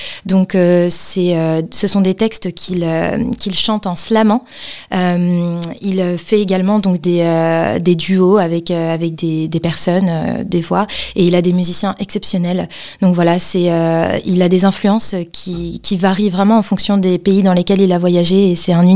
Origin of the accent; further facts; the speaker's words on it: Brittany, France; moved away; Je suis arrivée dans la région l'année dernière. Moi, je suis originaire de Bretagne